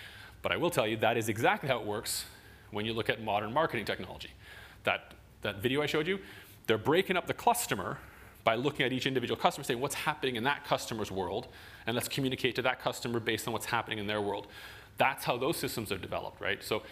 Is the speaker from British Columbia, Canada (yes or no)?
yes; Vancouver, British Columbia, Canada; So I'm from Vancouver, I live in Canada.